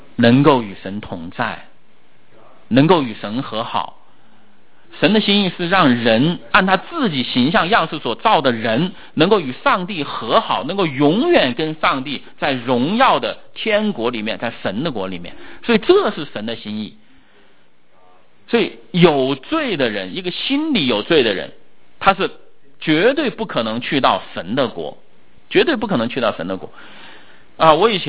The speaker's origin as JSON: {"language": "Chinese", "country": "China", "said": "但是作为我一个中国人，我看到这些，我心里怎么想呢？"}